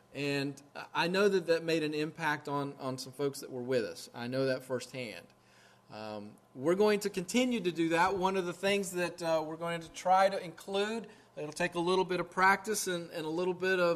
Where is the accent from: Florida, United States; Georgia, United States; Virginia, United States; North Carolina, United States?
Florida, United States; Winter Haven; now in Tampa, United States; I grew up in Central Florida. I grew up primarily over in Winter Haven. My folks are still there. All my family is.